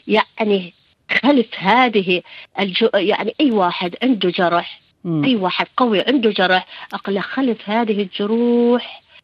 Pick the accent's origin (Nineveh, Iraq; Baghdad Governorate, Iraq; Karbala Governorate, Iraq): Nineveh, Iraq; Mosul; عندنا اللي اشتهر عندنا هنا هسه بالموصل، اشتهرت عندنا الكبة